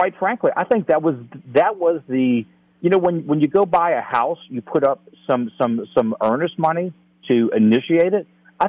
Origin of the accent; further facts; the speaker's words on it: New Orleans, Louisiana, United States; So I'm actually from New Orleans, okay?